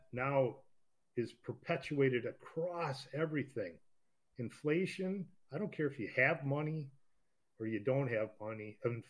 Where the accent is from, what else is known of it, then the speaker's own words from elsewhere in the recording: Minnesota, United States; Again, we're from Minnesota. We're from the Twin Cities.